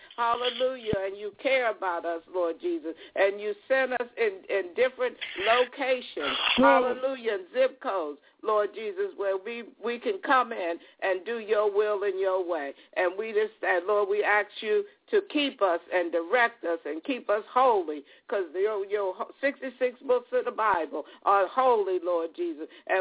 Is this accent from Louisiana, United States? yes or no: no; Philadelphia, Pennsylvania, United States; now in California, United States; I'm from Philadelphia. You may have born me from Philadelphia. I had no idea that I was going to be in California